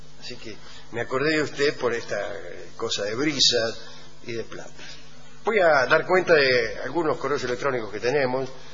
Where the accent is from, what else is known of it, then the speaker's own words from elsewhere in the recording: Buenos Aires, Argentina; soy de Núñez, estoy acompañando a mi novio mientras prepara una entrega para no sé dónde.